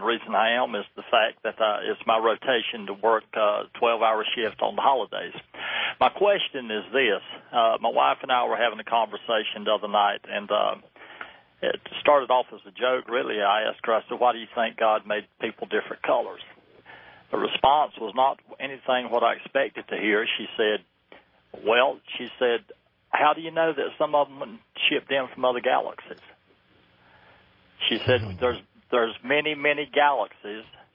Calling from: Tennessee, United States; I'm calling from Tennessee.

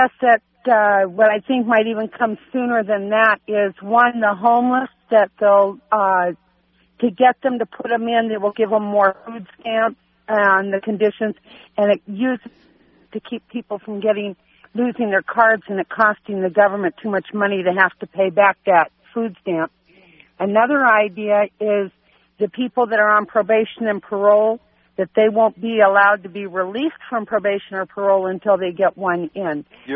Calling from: Oregon, United States; I'm calling from Oregon.

